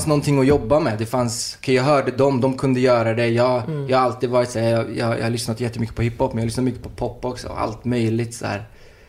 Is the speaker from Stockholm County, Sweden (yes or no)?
no; Uddevalla, Västra Götaland County, Sweden; för att jag kom ju från Uddevalla, det var en liten stad.